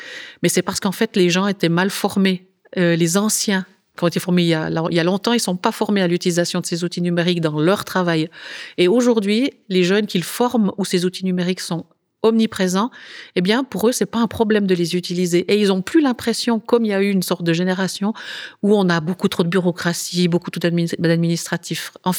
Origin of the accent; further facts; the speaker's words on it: Fribourg, Switzerland; par exemple, en Valais ou chez nous à Fribourg